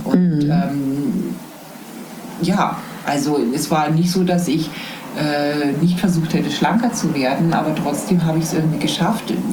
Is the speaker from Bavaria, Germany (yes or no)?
yes; Bavaria, Germany; komme ich ja aus dem Umfeld, also zwar aus der Nähe von München